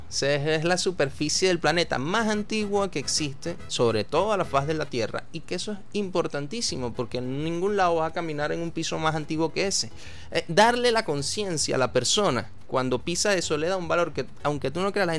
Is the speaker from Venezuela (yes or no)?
yes; Venezuela; porque nosotros como venezolanos no tenemos edificios de gran, digamos, antigüedad